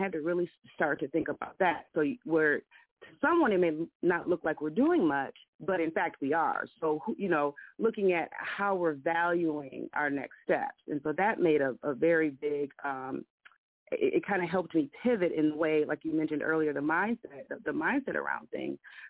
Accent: Minnesota, United States; now in Mississippi, United States; I was from Minnesota, and I had been part of a community garden project there, and I figured, hey, I'll do it in my rural town of Mississippi.

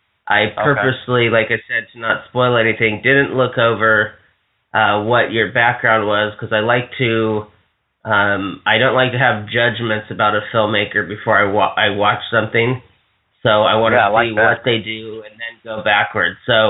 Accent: Hawaii, United States; I'm from Hawaii, so it's always nice to see Dwayne Johnson continuing to have success.

